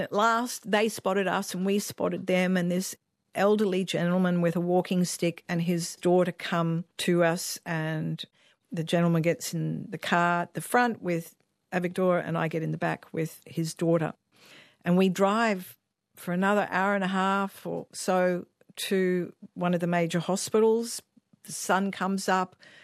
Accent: Australia; I, as an Australian tourist, could just walk around freely and not be afraid.

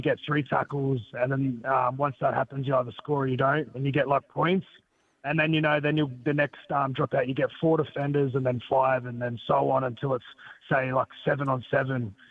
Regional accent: Australia

